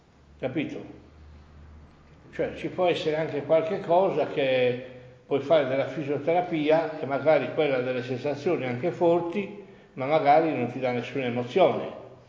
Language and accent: Italian; Sardinia, Italy; ma io sono sardo